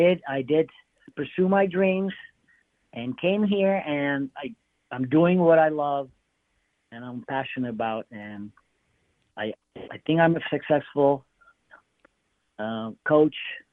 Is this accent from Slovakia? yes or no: yes; Slovakia; When I grew up in Slovakia, it was all about competitive skaters.